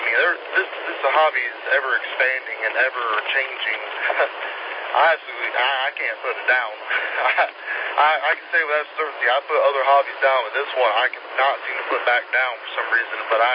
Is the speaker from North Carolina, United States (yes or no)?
yes; North Carolina, United States; I'll be honest, I travel up to North Carolina. That's my hometown is.